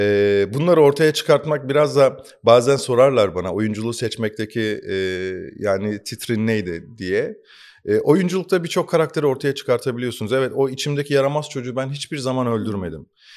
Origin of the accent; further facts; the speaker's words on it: Sivas, Turkey; Ben Sivas'ta doğdum, büyüdüm. Orası işte metropol şehirlere göre çok fazla gelişmemiştir.